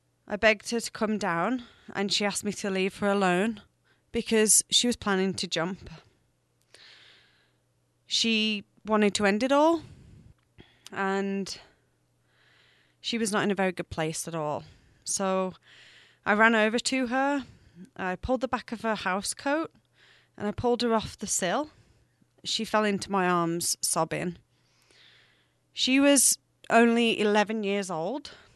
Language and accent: English; England, United Kingdom; moved away as an adult; now in Canada; I was born and raised in England, and I emigrated to Canada 8 years ago.